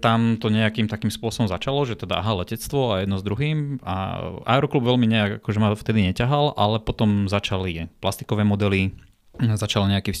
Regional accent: Vysoké Tatry, Prešov Region, Slovakia; Tým, že som rodený Tatranec, tak určite chodím cez Bystricu a to nedaleko som strávil celkom dlhé obdobie svojho života

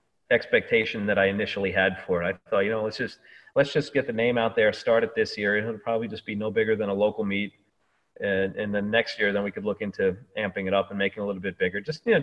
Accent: Westchester, New York, United States; It's funny, like if I see people in the city and say I'm from Westchester, like, oh, you're from upstate.

